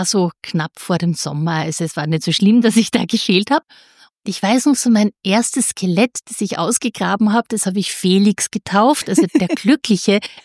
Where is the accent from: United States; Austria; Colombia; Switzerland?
Austria; Upper Austria; da ist in meinem Heimatort im Mühlviertel, also in der Nähe von Linz in Oberösterreich